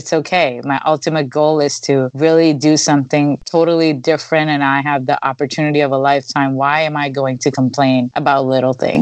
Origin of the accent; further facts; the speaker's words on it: Pakistan; English is a second language; moved away; I came from Pakistan where everybody looked like me.